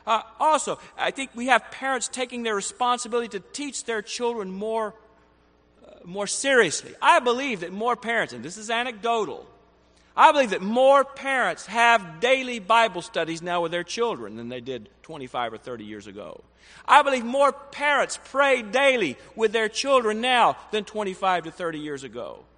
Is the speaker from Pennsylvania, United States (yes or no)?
no; Athens, Alabama, United States; I'm from North Alabama, Athens, went back to a congregation there called Hughes Road